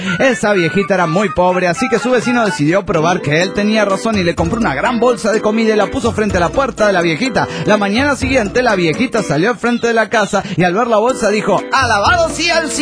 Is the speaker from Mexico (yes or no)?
yes; Morelia, Michoacán, Mexico; Vengo del de Morelia, Michoacán, paisanos